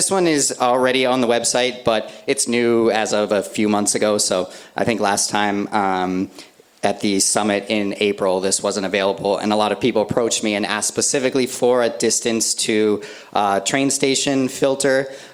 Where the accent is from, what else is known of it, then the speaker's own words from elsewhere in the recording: East Coast, Canada; now in Japan; So I'm from East Coast of Canada. We don't get that much snow there